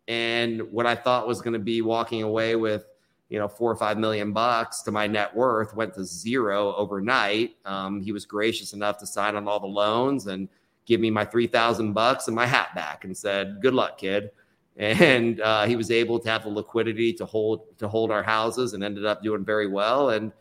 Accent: Austin, Texas, United States; I was born and raised in Austin. It's my hometown.

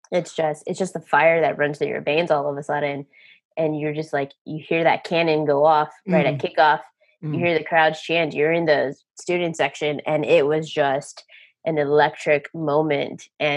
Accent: Texas, United States; I was like, "No shit. I was born and raised in Texas." Texas girl, gotta knows her thing.

